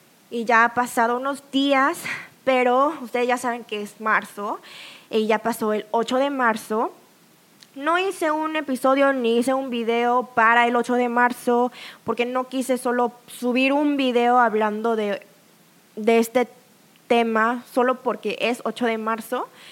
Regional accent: South Korea; Spanish is a second language; O a veces yo digo 28 años porque soy coreana y les digo mi edad coreana.

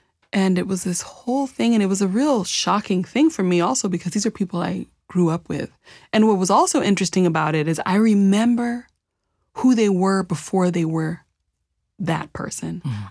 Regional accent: Champaign, Illinois, United States; You know, I grew up in East Central Illinois in a Midwest college town, you know, Champaign, Illinois, a university town.

